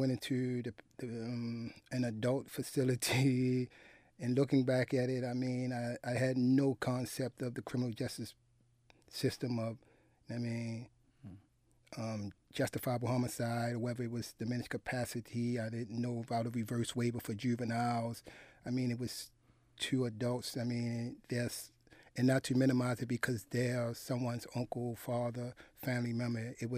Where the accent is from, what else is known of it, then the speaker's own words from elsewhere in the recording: Baltimore, Maryland, United States; In East Baltimore, the old Lafayette Projects, high rises.